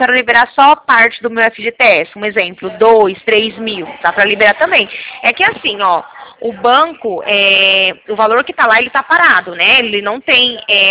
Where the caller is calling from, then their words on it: Americana, São Paulo, Brazil; Eu fico aqui perto de Campinas.